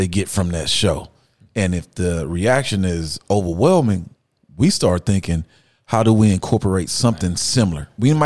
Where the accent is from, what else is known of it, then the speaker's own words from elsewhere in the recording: Texas, United States; growing up with it, you know, I went to Fifth Ward Church of Christ growing up in Fifth Ward. And that was a huge church.